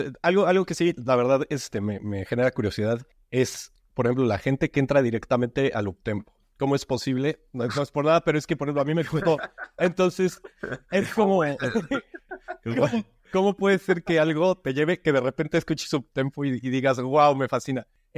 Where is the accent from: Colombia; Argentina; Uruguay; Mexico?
Mexico; pues hasta en mi país, en México, que la escena está realmente creciendo apenas